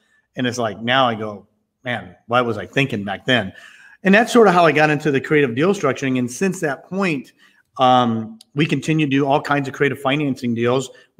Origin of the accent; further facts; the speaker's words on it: Arizona, United States; now in Texas, United States; I'm from Texas, or I live in Texas, from Arizona.